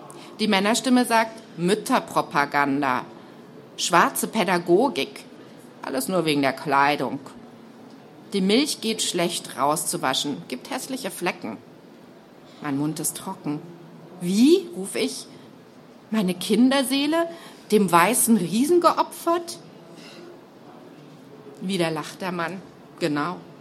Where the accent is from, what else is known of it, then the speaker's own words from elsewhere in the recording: Southern Germany, Germany; Wir sind beide in Süddeutschland aufgewachsen, Doppelhaushälften in der Provinz.